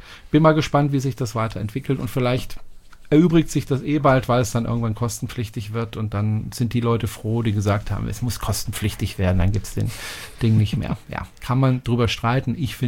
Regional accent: France; ich sage das jetzt mal als Franzose

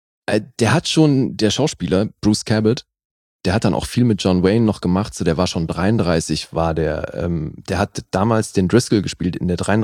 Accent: Berlin, Germany; born there; im Wedding geboren.

